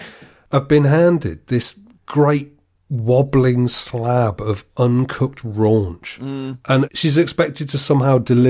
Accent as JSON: {"language": "English", "country": "United Kingdom", "said": "because I'm British."}